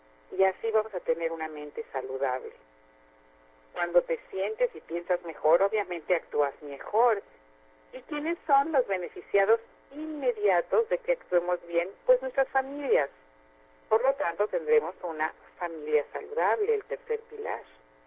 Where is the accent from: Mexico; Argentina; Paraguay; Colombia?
Mexico; now in Miami, United States; soy de México, pero ahora estoy en Miami